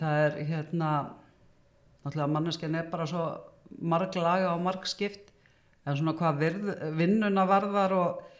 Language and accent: Icelandic; Hafnarfjörður, Capital Region, Iceland; also born or lived in Reykjavík; ég Hafnfirðingur. Ég held ég sé nú örugglega fædd í Reykjavík, minni það. En ég fædd og uppalinn í Hafnarfirði, sem sagt, alinn upp hérna í gamla miðbænum og bý þar ennþá.